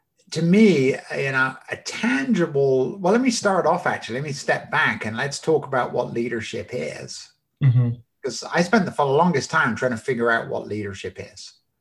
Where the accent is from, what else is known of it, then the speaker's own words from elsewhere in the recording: England, United Kingdom; But I grew up in the UK. I grew up in England, which probably also says a lot about my passion for soccer.